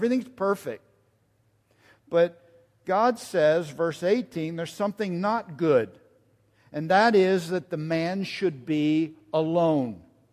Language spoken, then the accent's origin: English; Northeast, United States; Everybody, I grew up in the Northeast.